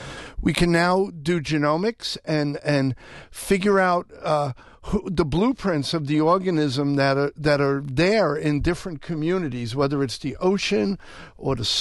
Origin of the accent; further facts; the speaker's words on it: New York City, New York, United States; I'm from New York City, so that's my favorite analogy